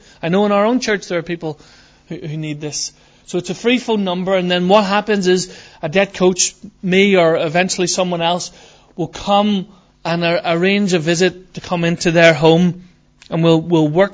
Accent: Ireland; Now I'm Irish, I can talk.

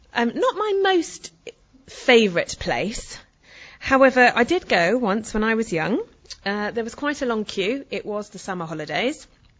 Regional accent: Hong Kong; accent: English; now in England; And although I sound very English, I've only lived in England for a third of my life. I grew up in Hong Kong, hence my Chinese dress.

